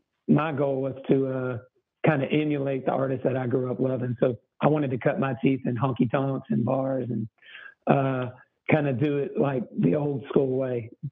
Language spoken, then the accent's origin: English; Texas, United States; So, I grew up in Texas to two very musical parents.